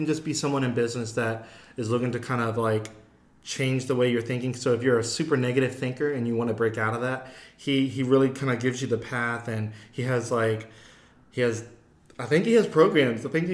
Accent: Turkey Creek, United States; Turkey Creek.

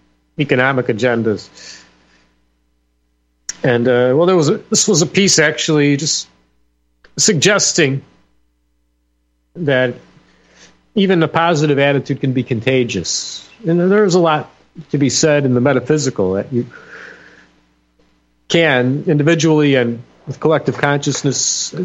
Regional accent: Brooklyn, New York, United States; accent: Brooklyn; Okay, I got to work on my Brooklyn accent on the air. That's okay. Hey, I don't need to let you know I'm from Brooklyn, huh?

